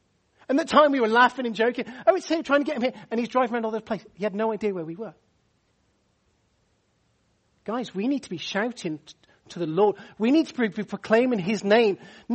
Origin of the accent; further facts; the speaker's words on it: United Kingdom; I know we're British. I know it's hard for us to get excited over anything else other than football.